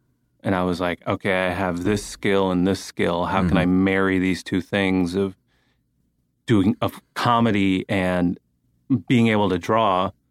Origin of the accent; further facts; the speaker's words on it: San Francisco, California, United States; I grew up in San Francisco.